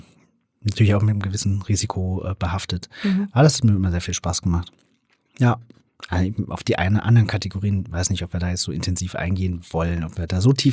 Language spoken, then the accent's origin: German; Thuringia, Germany; Ich komme aus Thüringen